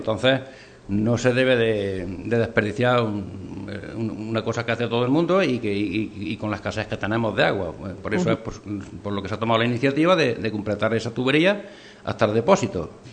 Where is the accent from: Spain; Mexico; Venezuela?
Spain; Castellar; Yo nací en el Castellar, me crié en el Castellar y sigo en el Castellar.